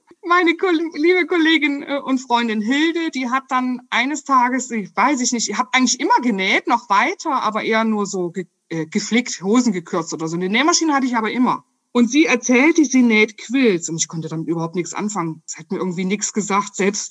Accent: Saxony, Germany; born or raised there; also born or lived in Crivitz

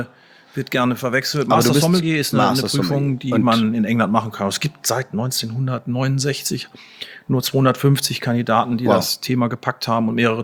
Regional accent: Gütersloh, North Rhine-Westphalia, Germany; now in Hamburg, Germany; Aber ich bin kleiner Weinhändler in Hamburg geworden. Ich habe eine Vorgeschichte als Sommelier. Ich komme eigentlich aus dem Westfälischen, aus Gütersloh.

